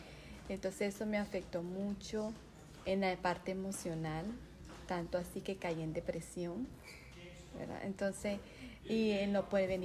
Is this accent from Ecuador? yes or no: no; Venezuela; Bueno, yo soy venezolana, okay.